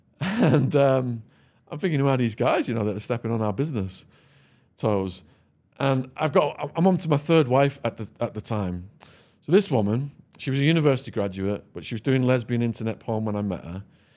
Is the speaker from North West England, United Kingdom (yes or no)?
yes; Widnes, North West England, United Kingdom; now in United States; So when I arrived from Widnes, Cheshire, shout out to Widnes, Cheshire, Widnes Massive, and I was talking to the Americans in my Widnesian voice